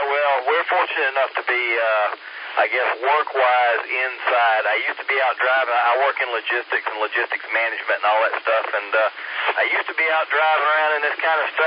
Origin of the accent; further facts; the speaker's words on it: Greenville, South Carolina, United States; also born or lived in Charleston, United States; I just moved back to Greenville. I grew up in Greenville and just spent about 20 years in Charleston